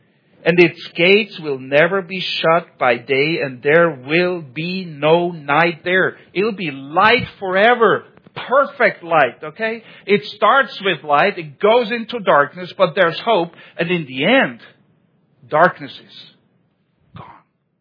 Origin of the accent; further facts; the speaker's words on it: Switzerland; English is a second language; I know I'm from Switzerland, but I'm aware this is bad grammar.